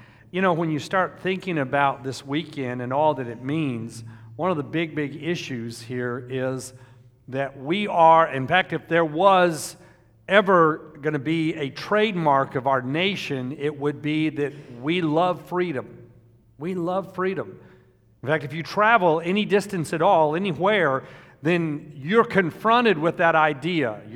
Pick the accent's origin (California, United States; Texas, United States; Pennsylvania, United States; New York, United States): Texas, United States; when I would tell them I was also from Texas, they would immediately go, oh, you are in America, you are free